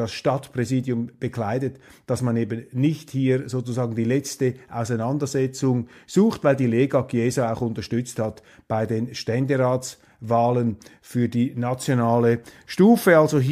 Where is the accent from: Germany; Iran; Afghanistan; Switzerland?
Switzerland; Und was uns als Schweizer natürlich besonders freut, ist, dass Granit Xhaka, der Schweizer mit kosovarischem Hintergrund